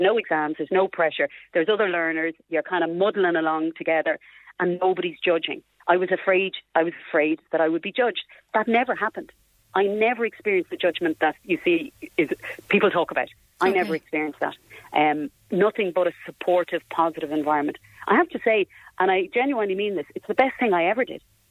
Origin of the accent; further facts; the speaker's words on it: Naas, Leinster, Ireland; People, like I grew up in Naas